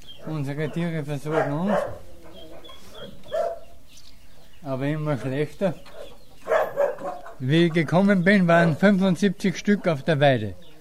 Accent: Austria; ich bin als Österreicher immer sehr gut angesehen gewesen. Sehr gut. Ich bin kein Ausländer gewesen oder kein Fremder, ich war Österreicher

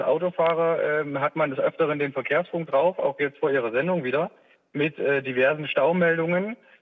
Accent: Dresden, Saxony, Germany; born there; now in Mainz, Germany; Ich bin gebürtiger Dresdner und jetzt in Mainz zu Hause.

